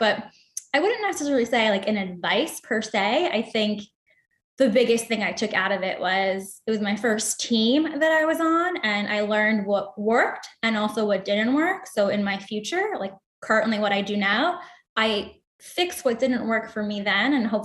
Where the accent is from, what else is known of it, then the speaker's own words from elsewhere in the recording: Commack, New York, United States; also born or lived in Astoria, Queens; So I was born in Astoria, Queens, but I grew up on Long Island in Commack and went to undergrad at Hofstra. So Long Island proud, right?